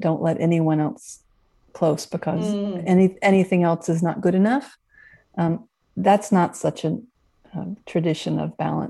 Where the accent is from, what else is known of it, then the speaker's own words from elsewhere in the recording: the South, United States; I'm from the United States South, where the terrible racist and slavery practices happened.